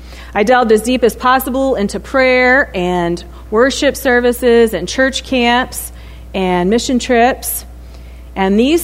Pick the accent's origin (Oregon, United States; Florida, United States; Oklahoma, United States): Oklahoma, United States; Oklahoma City; born there; So I was born in Oklahoma City to a couple in their mid-40s.